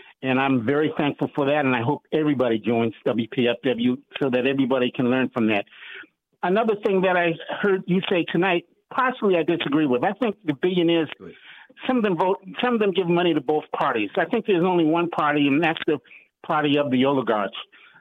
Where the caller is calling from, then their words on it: Upper Marlboro, Maryland, United States; I'm calling from Upper Marlboro.